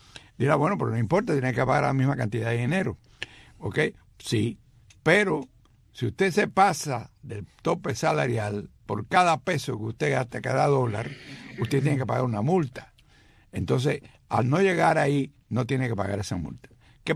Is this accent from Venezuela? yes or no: no; Cuba; now in United States; Los cubanos seguimos celebrando Nochebuena, y como estamos en Estados Unidos y somos cubanos